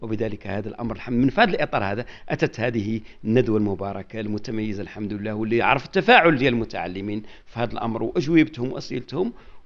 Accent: Morocco; وهذا الحمد لله الأمر جعلنا يعني كمغاربة أننا رغم المشكل قلة الماء

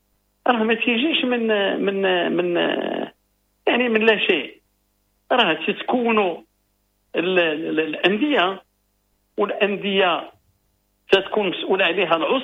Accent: Morocco; هذا هو اللي عندنا اللي غادي نعيشه اليوم كمغاربة داخل أرض الوطن وخارج أرض الوطن

